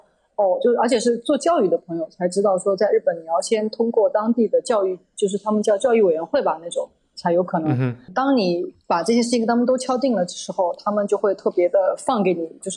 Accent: Shanghai, China; 比如说我小时候住在上海的时候

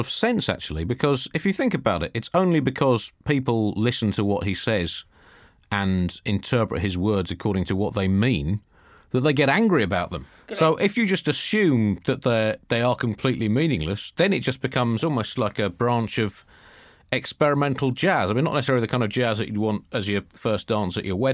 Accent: United Kingdom; Now, you as an Indian and me as a British person may be able to slightly argue with him

